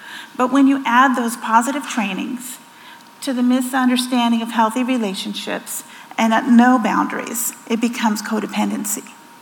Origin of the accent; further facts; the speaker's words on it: Modesto, California, United States; born there; I was born right here in Modesto.